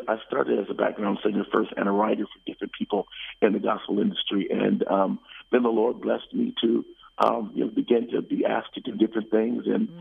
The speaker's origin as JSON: {"language": "English", "town": "Detroit", "region": "Michigan", "country": "United States", "also_born_or_lived": "Washington, D.C.", "lives_now": "Atlanta, United States", "said": "I tell them I'm from Detroit, but I lived in Atlanta so long, I really kind of, you know, claimed Atlanta more so as my home. Even though I lived in D.C. for 17 years, I still always had a residence here in Atlanta."}